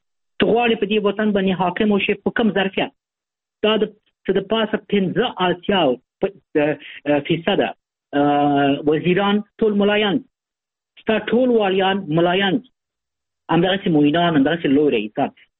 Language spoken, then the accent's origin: Pashto; Afghanistan; خو مونږ افغانان یو. مونږ افغانستان سره هېڅ خیانت نه دی کړی، هېڅ جفا هم نه ده کړی